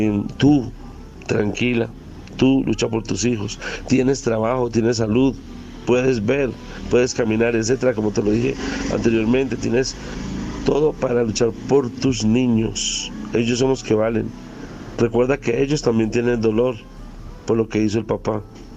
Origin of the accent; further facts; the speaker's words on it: Colombia; como colombiano, pues tuve una experiencia, bueno, parecida